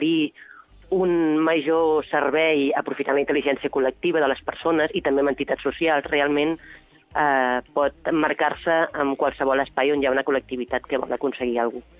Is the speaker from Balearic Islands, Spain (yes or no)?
no; Reus, Catalonia, Spain; jo soc de Reus